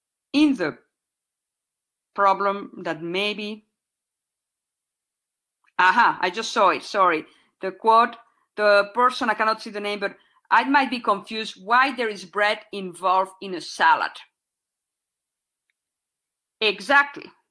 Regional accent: Mexico; English is a second language; in many countries, like where I grew up and in Mexico, the students stay in the room and the teachers are the ones who move.

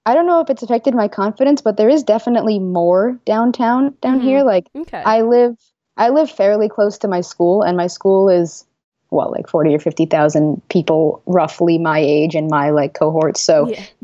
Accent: New York City, New York, United States; Yeah, I'm from New York City originally. I grew up uptown

